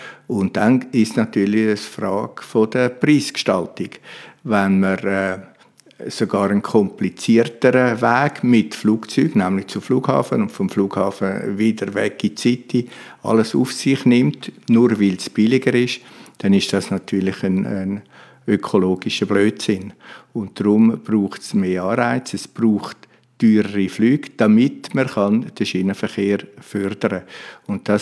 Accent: Rümlang, Zurich, Switzerland; ich komme aus Rümlang

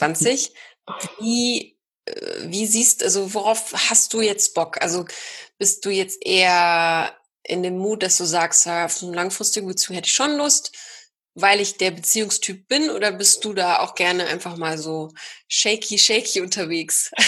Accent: North Rhine-Westphalia, Germany; Ich komme ja eigentlich aus NRW

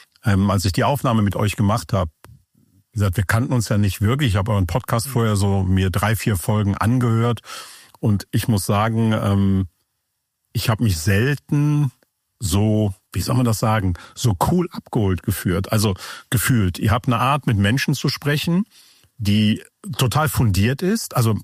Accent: Cologne, North Rhine-Westphalia, Germany; born there; Ich bin auch in Köln geboren, aber auf der anderen Rheinseite.

